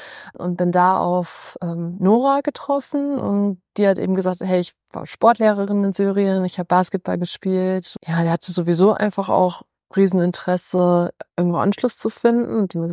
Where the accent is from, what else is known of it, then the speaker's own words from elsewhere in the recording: Versmold, North Rhine-Westphalia, Germany; Ich komme aus Versmold. Ja, eher ländlich.